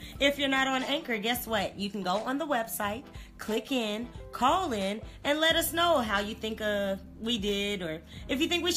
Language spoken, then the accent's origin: English; the South, United States; I'm from the South, and I am a military kid.